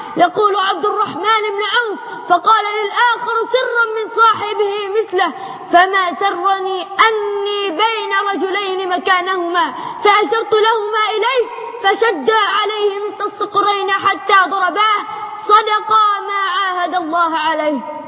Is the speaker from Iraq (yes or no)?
no; Egypt; بلدنا مصر